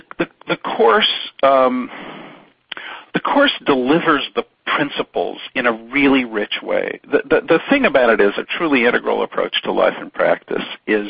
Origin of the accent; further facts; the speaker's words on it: Chicago, Illinois, United States; I grew up outside Chicago, and in fact, I attended the Renoir exhibition in 1972.